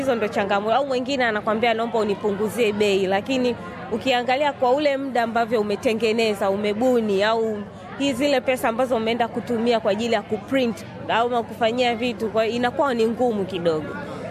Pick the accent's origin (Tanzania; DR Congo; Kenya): Tanzania; na nimetokea Tanzania.